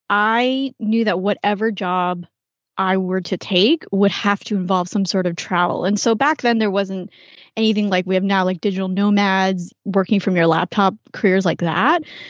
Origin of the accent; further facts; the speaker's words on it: Canada; also born or lived in Hong Kong; I was actually born in Hong Kong, lived there until I think I was 4 or 5, and my parents decided to immigrate to Canada.